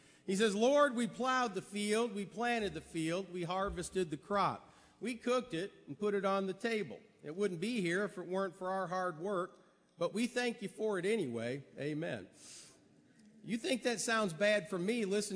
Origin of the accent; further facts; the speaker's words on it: Millport, Alabama, United States; Brother Gus Nichols was our preacher when I was just a child in Millport, Alabama.